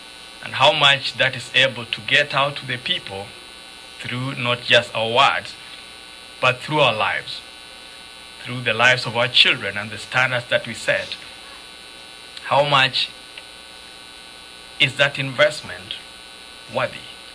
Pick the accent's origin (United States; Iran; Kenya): Kenya; I come from Kenya.